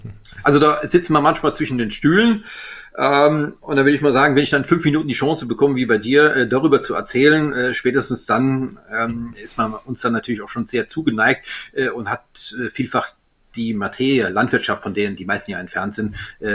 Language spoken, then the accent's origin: German; Grand Est, France; ich bin Elsässer, Gewürztraminer gewohnt.